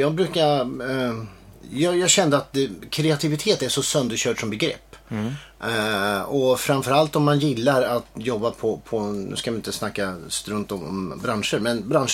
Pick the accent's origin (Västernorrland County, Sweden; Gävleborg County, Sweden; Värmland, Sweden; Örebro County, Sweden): Örebro County, Sweden; Hallsberg; Jag hade extra timmar i idrott hemma i Hallsberg.